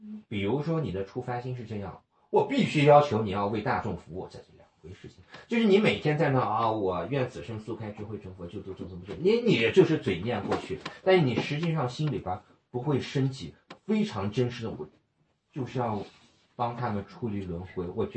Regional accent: United States; 你在洛杉矶，我在纽约，但是我在洛杉矶待过一段时间。是的，嗯，我是美国长大的，我是美国长大的。

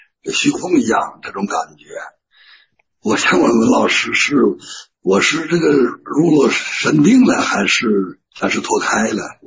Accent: Baoding, Hebei, China; 我是河北保定

